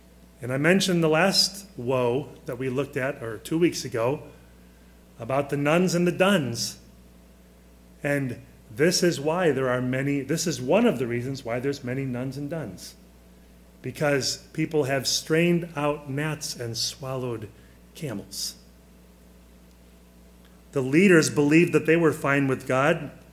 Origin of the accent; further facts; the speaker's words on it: Le Roy, United States; Growing up in Leroy, you know, I'd be out playing baseball with my brothers in the backyard.